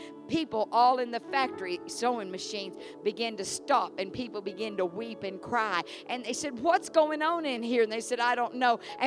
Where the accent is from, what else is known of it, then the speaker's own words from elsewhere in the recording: Southern United States, United States; accent: southern; But I guess with my southern accent, it just didn't come out quite right.